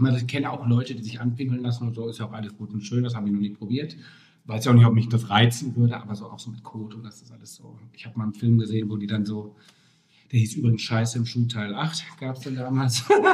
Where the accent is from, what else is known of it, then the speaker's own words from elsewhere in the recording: North Rhine-Westphalia, Germany; wo ich herkomme, in der Nähe von Dortmund